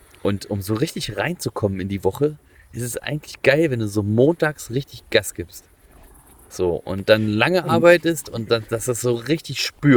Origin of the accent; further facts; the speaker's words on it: Iowa, United States; aus Iowa in den USA